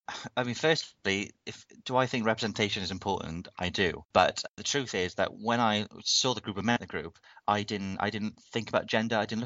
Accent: Wales, United Kingdom; I know that if I was told that I'm not on it purely because I'm Welsh, I don't think that would be particularly good.

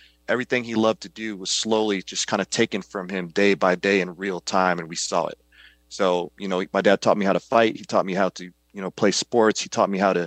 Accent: Kankakee, Illinois, United States; My mother was a first generation immigrant from the Philippines. And my father was born and raised in Louisiana. And I grew up there in Kankakee, Illinois.

